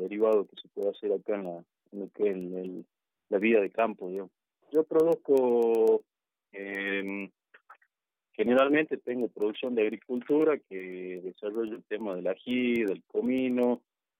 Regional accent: Salta, Argentina; born there; nací en Salta, pero bueno, ahora vivo acá en La Viña, vivo acá con mi familia

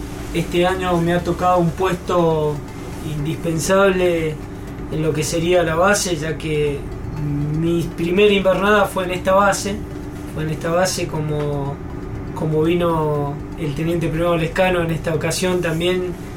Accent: Mendoza, Argentina; En sí, yo soy de Mendoza, nacido y criado en Mendoza, nací en la ciudad ahí de Mendoza propiamente dicho, y también el departamento de Godecruz, nací ahí

